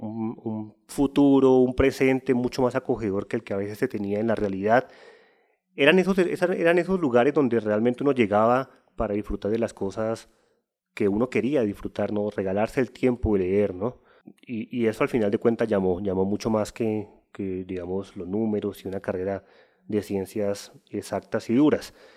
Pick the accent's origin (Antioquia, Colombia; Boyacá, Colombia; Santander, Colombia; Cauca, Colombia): Cauca, Colombia; Popayán; Comencé a estudiar literatura en la Universidad del Cauca, yo soy de Popayán